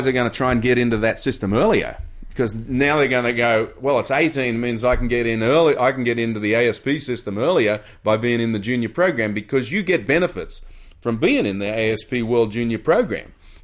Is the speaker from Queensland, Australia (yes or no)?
yes; Kirra, Queensland, Australia; I came from Superbank, Kira, small wave upbringing, 4 to 6 feet, and yet I went to Hawaii